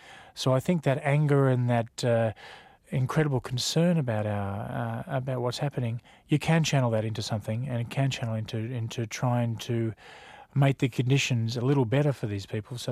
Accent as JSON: {"language": "English", "country": "Australia", "said": "I think being Australian, I have a cynicism for all political leaders"}